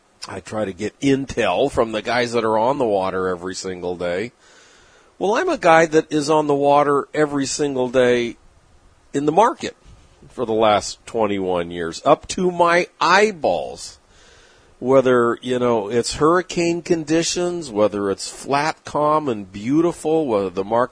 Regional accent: San Diego, California, United States; although in my early days when I only had my radio show in my hometown of San Diego, I used to meet with people

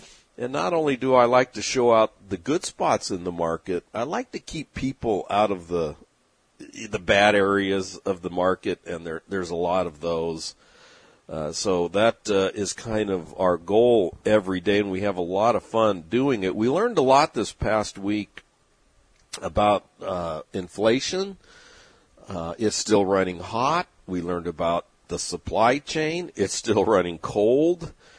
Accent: San Diego, California, United States; When I was growing up in San Diego, we had a basketball player playing for the San Diego Rockets

